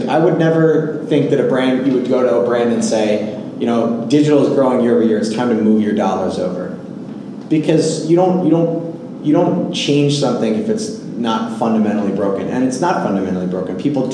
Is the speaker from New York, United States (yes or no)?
yes; New York, United States; but I, as a New Yorker, avoid it.